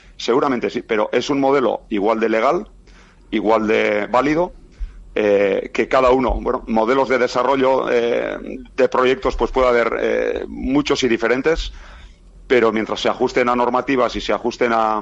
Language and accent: Spanish; Orio, Basque Country, Spain; Yo soy de Orio, y en Orio nos enseñan que las cuentas se hacen en septiembre, desde niños